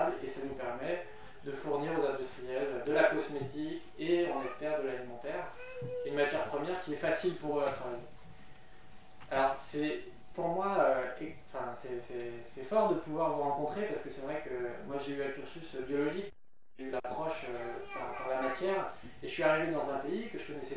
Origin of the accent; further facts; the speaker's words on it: Bourgogne-Franche-Comté, France; Mais après ils ont immigré vers la Bourgogne, donc j'ai une culture bourguignonne.